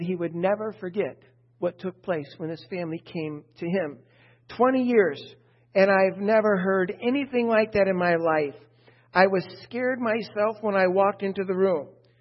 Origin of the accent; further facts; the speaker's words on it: Chicago, Illinois, United States; When I grew up in the Chicago area, we talked about Gary, Indiana a lot.